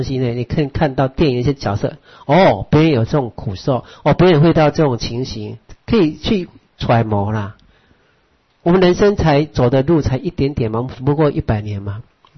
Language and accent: Chinese; Taiwan; 因为我本身台湾人，所以听着跟他讲台湾话，这人跟他亲切